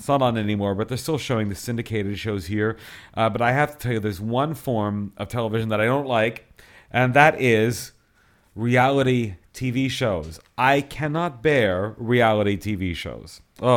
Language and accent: English; Canada; moved away; also born or lived in Cuba / Asia Pacific; Yes, I am from Canada, but I haven't lived in Canada full time since around 1993. In 1993, I headed off to Cuba. Then I spent a little time in Europe, and then I've been in Asia Pacific, and then I went back to Canada for about 1 year